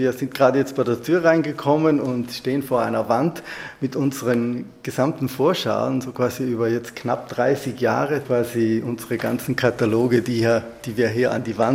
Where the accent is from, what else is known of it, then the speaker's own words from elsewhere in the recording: Trentino-Alto Adige, Italy; Wir als Südtiroler verstehen uns natürlich als Scharniere zum deutschsprachigen Raum.